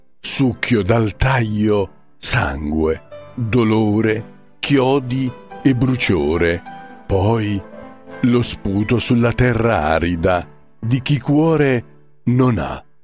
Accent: Saviano, Campania, Italy; born there; nel mio paesino, dove io sono nato, a Saviano, e penso non molto distante da casa mia.

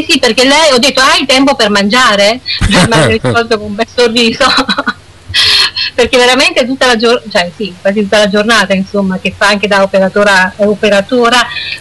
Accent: Argentina; Io argentina, però diciamo che anche dall'altra parte c'è un po' di italiano.

